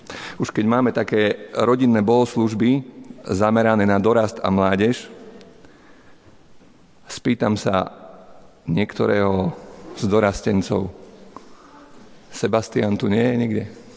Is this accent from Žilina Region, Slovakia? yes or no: no; Poprad, Prešov Region, Slovakia; ja som rodený Popradčan a my východňari držíme spolu.